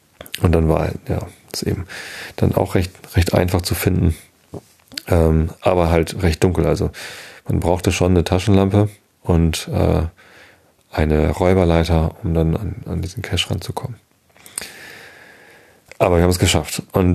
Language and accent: German; Hamburg, Germany; von diesem G20-Gipfel in Hamburg mitbekommen. In meiner Heimatstadt hat der G20-Gipfel stattgefunden